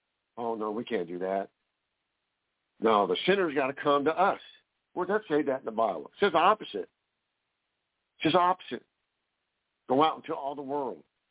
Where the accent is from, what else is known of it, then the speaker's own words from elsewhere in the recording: California, United States; An occasional out west, because I grew up in California, because the gang problem, an occasional stabbing.